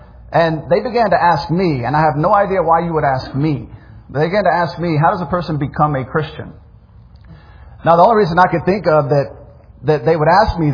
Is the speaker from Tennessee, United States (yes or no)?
yes; Memphis, Tennessee, United States; We grew up in Memphis. Memphis is consistently one of the most violent cities in America.